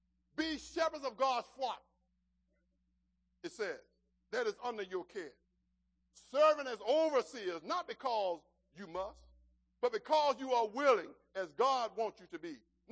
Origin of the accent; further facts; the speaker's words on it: Arkansas, United States; I don't know if any of you have ever been to Arkansas. That's my home state.